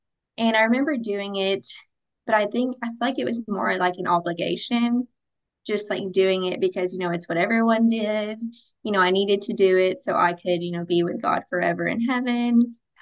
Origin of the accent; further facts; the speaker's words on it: the South, United States; So I grew up in the South.